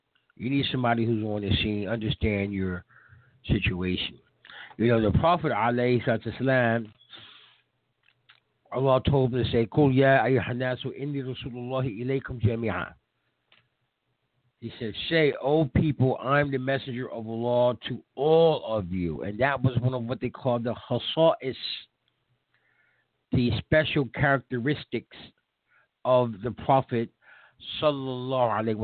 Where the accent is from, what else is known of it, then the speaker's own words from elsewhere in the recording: Philadelphia, Pennsylvania, United States; And maybe because I'm from Philly, man, you know? You know, Philly ain't no great spot. I mean, it's my city that I grew up in.